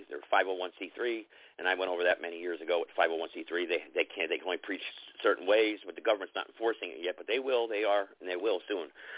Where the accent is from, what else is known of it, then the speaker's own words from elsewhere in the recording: North Carolina, United States; on a highway in North Carolina on Thursday, my home state, North Carolina.